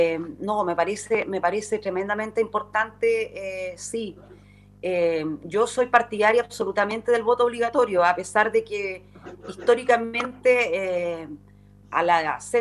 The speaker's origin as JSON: {"language": "Spanish", "country": "Chile", "said": "en qué es lo que nosotros necesitamos como chilenos para estar mejor."}